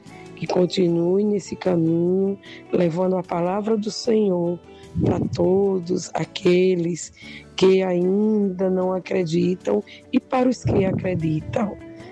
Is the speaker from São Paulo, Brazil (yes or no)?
no; Paraíba, Brazil; sou da Paraíba.